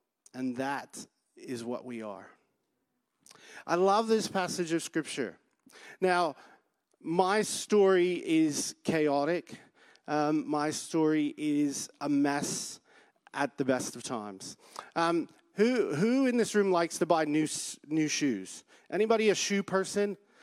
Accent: United States; now in Australia; I talk with a funny accent, so I'm from the United States, and when I talk to my family in the United States, they think I sound funny, and when I talk to my family here in Australia, they think I sound funny as well.

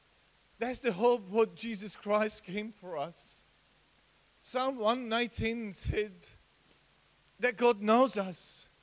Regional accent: Romania; moved away; also born or lived in United Kingdom; Originally, I'm from Romania. I moved in the UK in 2007. Then I spent 12 years there. Then I moved here.

